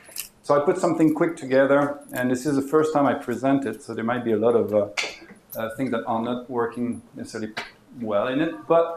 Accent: Canada; I'm originally from Canada, so I thought that ice hockey is a good example of cold collision.

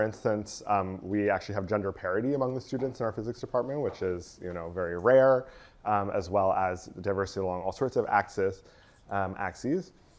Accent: Canada; now in Los Angeles, United States; even though I'm Canadian, I now live in LA.

